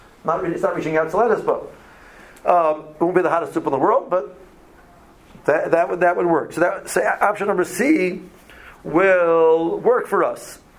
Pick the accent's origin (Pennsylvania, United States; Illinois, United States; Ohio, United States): Ohio, United States; Cleveland; When I grew up in Cleveland, in the summer, snow started in October.